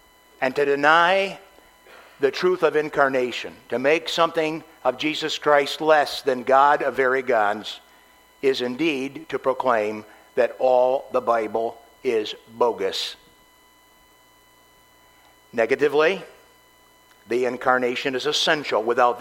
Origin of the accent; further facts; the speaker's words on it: Michigan, United States; born there; I was born in Eastern Michigan.